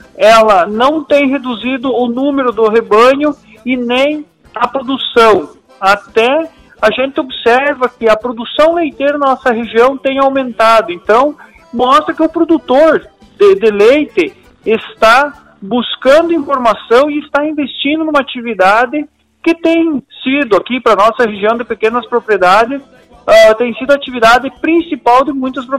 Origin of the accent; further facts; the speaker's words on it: Palmitinho, Rio Grande do Sul, Brazil; minha terra natal, eu, o município de Palmitinho, onde eu estabeleço a minha residência